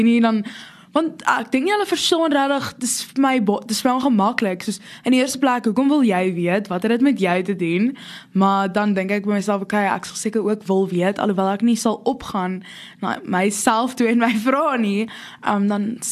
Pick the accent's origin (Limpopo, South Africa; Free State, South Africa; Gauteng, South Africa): Gauteng, South Africa; Pretoria; Ek is gebore in Pretoria, ook hier so groot geword. Ek is in Afrikaanswer Meisieskool Pretoria. En ja, ek is matrikulant, so ek is 18.